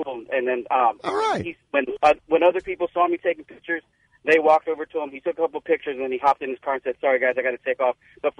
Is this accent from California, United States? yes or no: yes; California, United States; I grew up in the Bay Area.